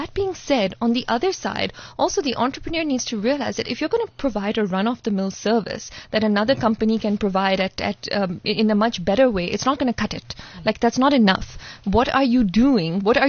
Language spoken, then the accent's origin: English; Dubai, United Arab Emirates; I grew up in Dubai